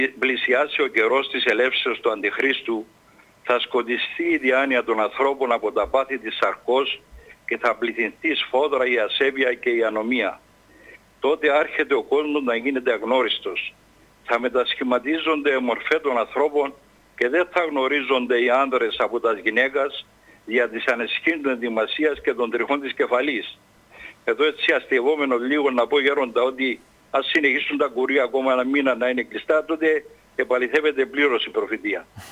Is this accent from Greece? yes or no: no; Limassol, Limassol District, Cyprus; από Λεμεσόν.